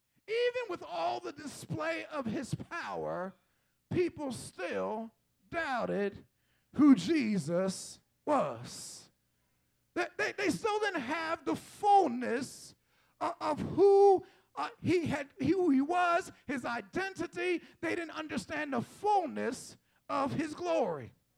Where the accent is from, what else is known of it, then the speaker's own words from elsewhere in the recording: Philadelphia, Pennsylvania, United States; You have to realize that I am a boy from Tasker Projects.